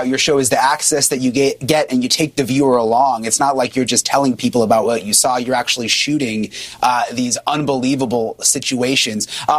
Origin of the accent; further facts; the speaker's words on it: Miami, Florida, United States; I'm from Miami. We've got this underground black market plastic surgery industry here in strip malls.